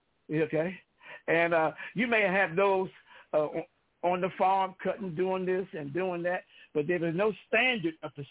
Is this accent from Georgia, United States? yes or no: no; Newark, New Jersey, United States; But here I am from Newark, New Jersey, from the streets